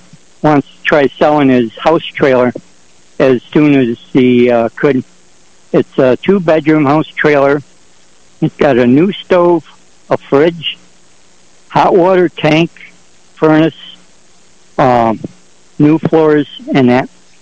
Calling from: Delavan, New York, United States; From Delavan, New York.

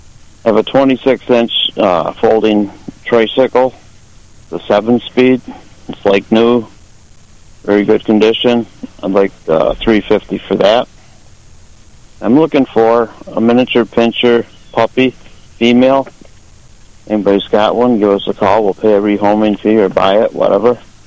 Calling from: Sandusky, Ohio, United States; Sandusky.

